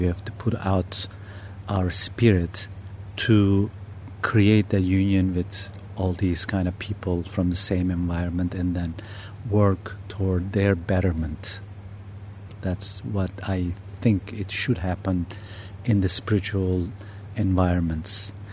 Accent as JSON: {"language": "English", "region": "Mediterranean coast", "country": "Turkey", "said": "I was raised as a almost non-religious person. I mean, I'm from the Mediterranean coast of Turkey, so people are very free-form there. It's very, very enculturated environment."}